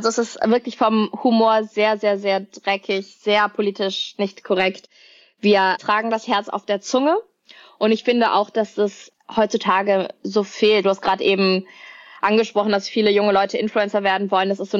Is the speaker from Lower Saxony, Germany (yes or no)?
no; Cologne, North Rhine-Westphalia, Germany